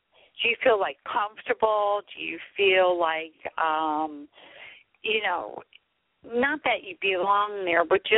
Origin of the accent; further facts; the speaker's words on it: Pennsylvania, United States; I know, where I grew up in Pennsylvania, like when somebody died, we were always the funeral homes and stuff like that.